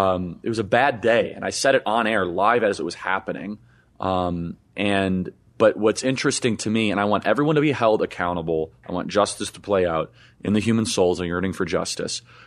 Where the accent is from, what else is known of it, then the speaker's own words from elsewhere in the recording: United States; Some decided to destroy property, which just really disgusts me as an American.